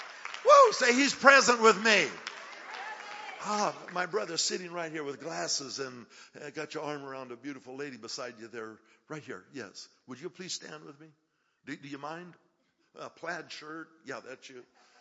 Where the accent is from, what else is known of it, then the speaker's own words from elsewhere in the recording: Denver, Colorado, United States; You know, I'm from Denver, Colorado. That's my native home.